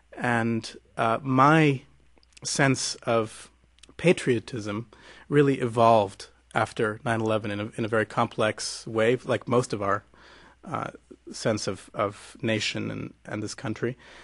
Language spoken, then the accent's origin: English; United States; also born or lived in Israel; I was born in Israel, but of course I feel very much American and Israeli, but I grew up in America, and certainly my musical education was in this country